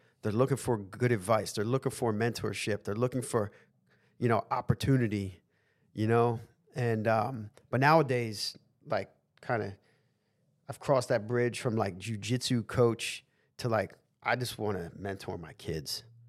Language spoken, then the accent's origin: English; Philadelphia, Pennsylvania, United States; and growing up in Philly in the city, like maybe I wouldn't have ended up somewhere good.